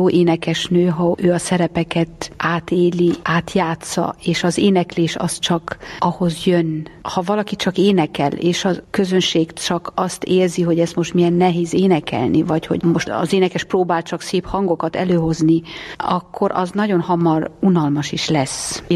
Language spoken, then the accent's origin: Hungarian; Socodor, Arad County, Romania; now in Hungary; Én Kisiratoson születtem, az egy picuri kis magyar falu, lehet egy olyan 6 kilométerre a magyar határtól, Romániában.